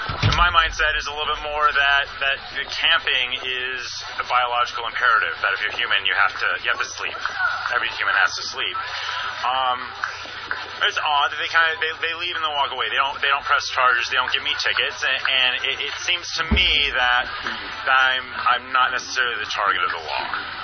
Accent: Seattle, Washington, United States; also born or lived in Southern California; I'm from Seattle originally. I grew up in Seattle. I went to school in Malibu in Southern California.

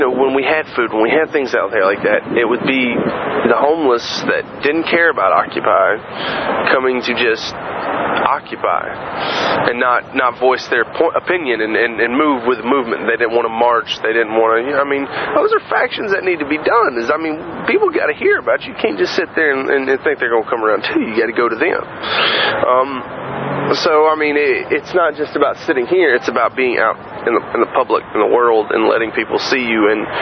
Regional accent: Florida, United States; now in Santa Cruz, United States; I love the beach here. I mean, I'm originally from Florida. It's got a little taste of home

